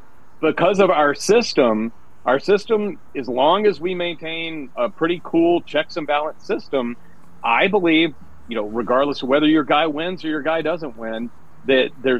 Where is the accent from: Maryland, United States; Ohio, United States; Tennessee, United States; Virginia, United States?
Tennessee, United States; also born or lived in Atlanta, United States / Chicago, United States; I grew up in Tennessee. I lived in Georgia for in Atlanta for 5 years, which is a little bit different.